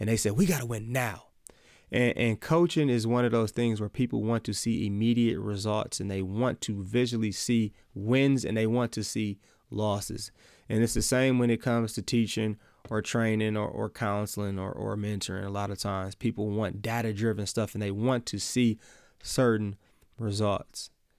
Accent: Milwaukee, Wisconsin, United States; I'm from Milwaukee, Wisconsin, home of the Milwaukee Bucks.

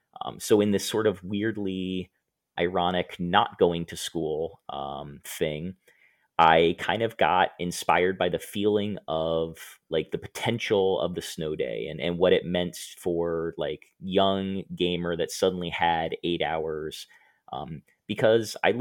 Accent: Clifton, Virginia, United States; I grew up in Clifton, Virginia. It is a small, isolated town surrounded by Northern Virginia

